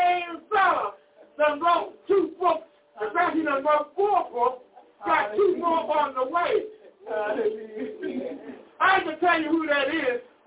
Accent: Missouri, United States; I'm from Missouri. That's a show me state.

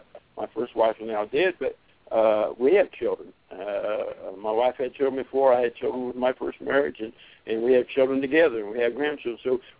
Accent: Indiana, United States; I'm originally from Indiana, and my wife is from here.

